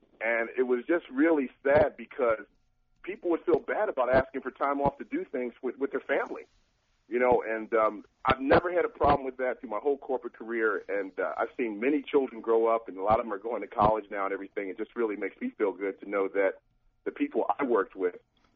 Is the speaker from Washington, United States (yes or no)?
no; Newark, New Jersey, United States; I grew up in Newark, New Jersey, and we had some summers that were phenomenal.